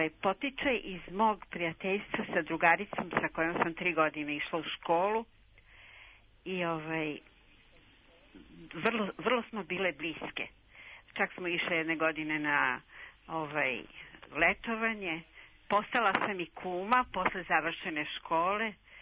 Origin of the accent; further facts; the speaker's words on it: Belgrade, Serbia; a ja sam odrasla u Beogradu i rođena sam Beograđanka.